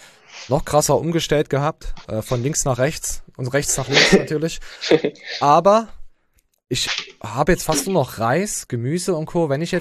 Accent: Germany; warum bedenke ich als Deutscher dann wieder, dass es abwertend ist?

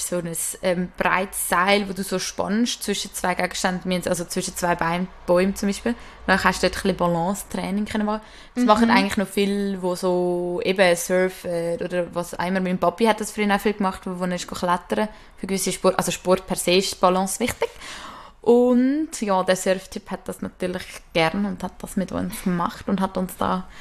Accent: Zurich, Switzerland; ich meine, wir sind ja Zürcher Girls.

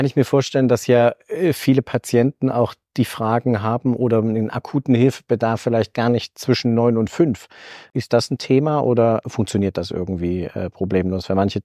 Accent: Thuringia, Germany; ich komme ja aus Thüringen und wir sind ja ungefähr ein Alter.

